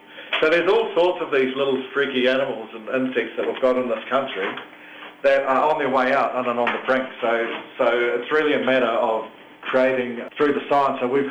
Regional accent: Waikato, New Zealand; Where I come from the Waikato River area, we've got our local school.

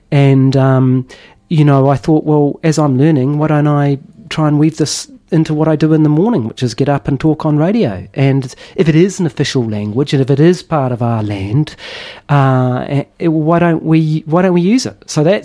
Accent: Christchurch, Canterbury, New Zealand; I grew up in Christchurch and had very little exposure to Reo Māori and very little exposure to Te Ao Māori in those days.

